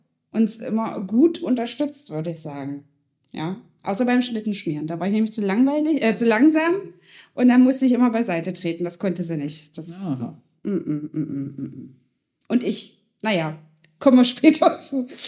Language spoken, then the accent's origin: German; Schönebeck, Saxony-Anhalt, Germany; Ja, in Schönebeck. Wir kommen beide aus Schönebeck.